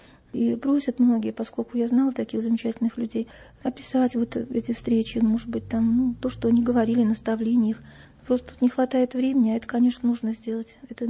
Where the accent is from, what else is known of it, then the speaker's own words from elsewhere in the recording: Zaraysk, Moscow Oblast, Russia; Город Зарайск, это Московская область.